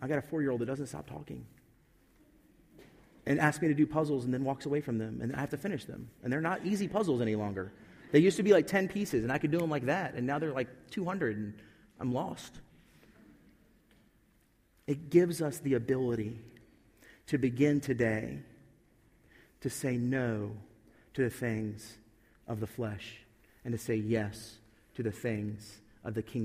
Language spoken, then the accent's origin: English; Virginia, United States; It's true in the same way that I'm from Virginia, that my family came over in 1680